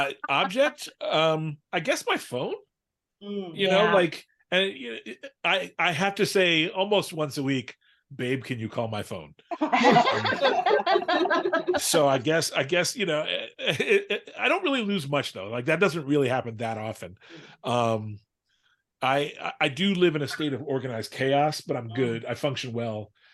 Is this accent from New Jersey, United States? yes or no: yes; New Jersey, United States; I'm from the Northeast. I'm from New Jersey, okay?